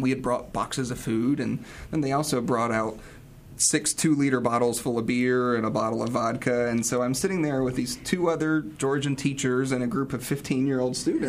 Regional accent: United States; So as an American, where the relationships between myself and my teachers, there's a distancing.

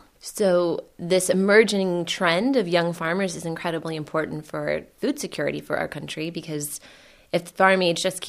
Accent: Oklahoma, United States; for me, growing up in Oklahoma, it's definitely a place where many of my peers couldn't wait to get out

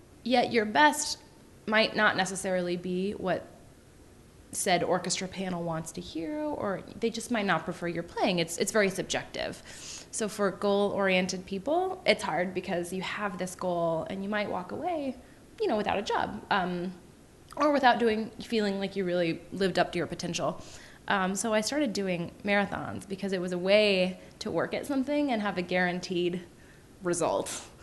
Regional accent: Oregon, United States; I'm also from Oregon, so I love to be outside.

